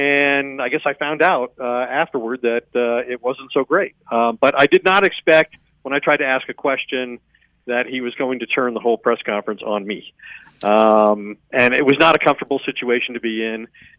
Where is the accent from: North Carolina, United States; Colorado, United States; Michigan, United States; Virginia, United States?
Colorado, United States; Longmont; because of my history in Colorado, growing up in Longmont, going to high school there.